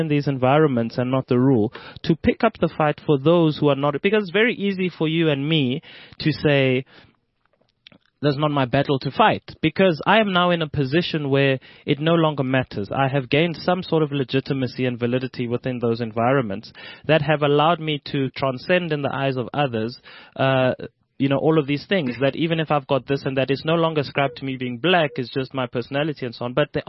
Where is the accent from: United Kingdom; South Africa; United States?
South Africa; accent: Zulu; It won't let me bring in my Zulu accent.